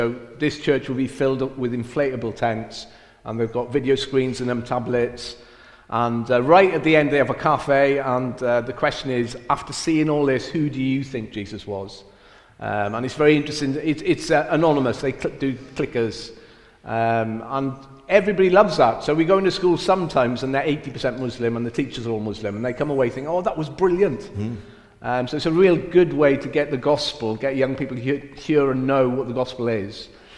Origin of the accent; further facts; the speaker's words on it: Wales, United Kingdom; accent: Welsh Cockney; also born or lived in London; My accent is probably a bit, what I say, Wockney, so Welsh Cockney. So I've lived in the East End for many years, but I'm Welsh, so some of my words are Cockney, some of them are Welsh